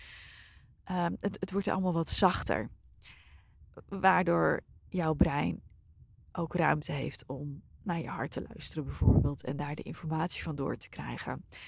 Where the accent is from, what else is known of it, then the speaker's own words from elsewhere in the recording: Harlingen, Friesland, Netherlands; born there; Ik ben bijvoorbeeld geboren in Harlingen.